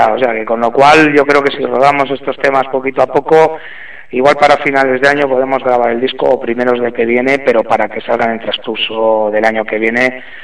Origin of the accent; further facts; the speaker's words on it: Aranda de Duero, Castile and León, Spain; en un estudio aquí en mi tierra, en Aranda de Duero